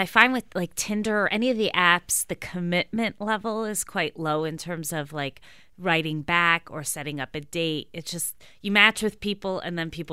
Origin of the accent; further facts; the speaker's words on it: Montreal, Quebec, Canada; I find in New York, and I'm originally from Montreal, the men are way more forward.